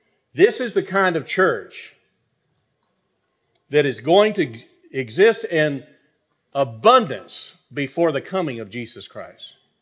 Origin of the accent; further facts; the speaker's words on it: Texas, United States; I grew up in Texas, and my background is the Southern Baptist Convention, which is the largest Protestant denomination in America today.